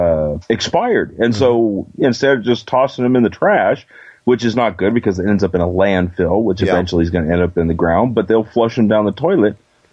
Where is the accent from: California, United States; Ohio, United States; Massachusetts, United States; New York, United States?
California, United States; I am, actually. I grew up in Alameda County